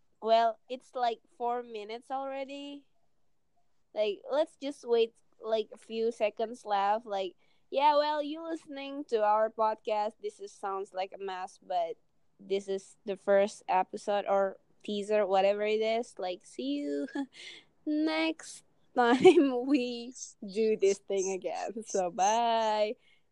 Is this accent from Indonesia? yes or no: yes; Makassar, South Sulawesi, Indonesia; English is a second language; like I'm from Makassar and I'm like nearly 20 years old